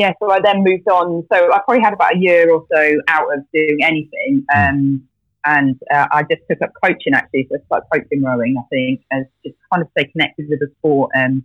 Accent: Wales, United Kingdom; I'm from Wales originally, so I lived by the coast and was always in the sea.

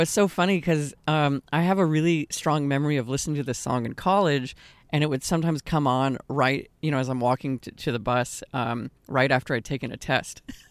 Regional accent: Austin, Texas, United States; now in California, United States; Like, I again, this was like that reinforcing this idea growing up in Austin. It was like, yeah, Austin, again, cool city looking back.

